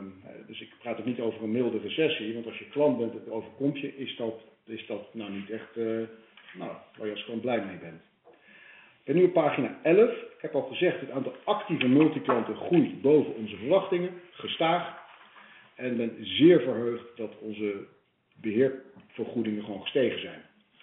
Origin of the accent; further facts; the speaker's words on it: Berlin, Germany; born there; Dutch is a second language; Ik ben zelf geboren in Berlijn.